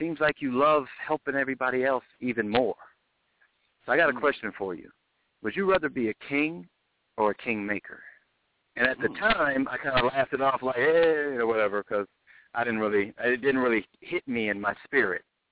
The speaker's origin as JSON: {"language": "English", "region": "Midwest", "country": "United States", "said": "I felt really stupid because I'm from the Midwest. And you don't quit a job without having a job."}